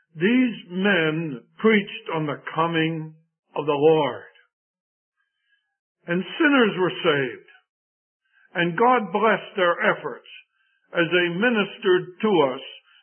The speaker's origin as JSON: {"language": "English", "region": "Pennsylvania", "country": "United States", "tie": "born or raised there", "moved": "yes", "said": "When I was very young, all the way to the time that I moved from Pennsylvania, the city in which I lived had a Bible conference every month."}